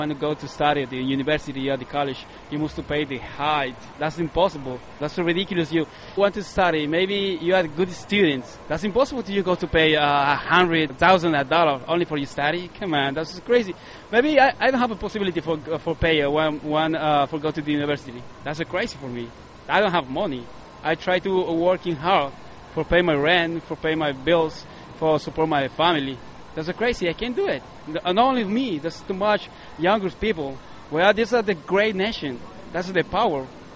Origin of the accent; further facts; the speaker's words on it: Ecuador; English is a second language; I am from Ecuador.